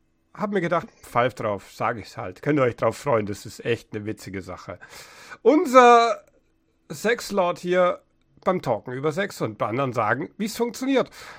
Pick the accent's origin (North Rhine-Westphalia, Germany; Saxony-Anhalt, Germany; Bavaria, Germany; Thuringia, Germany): Bavaria, Germany; ich bin Oberfranke. In Oberfranken gibt es das Wort gar nicht.